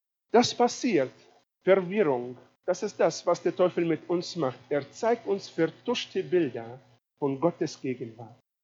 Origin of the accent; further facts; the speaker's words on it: Italy; German is a second language; als Italiener, werde ich mal sagen, ist es auch nicht korrekt, weil nicht alle Italiener sehen so aus.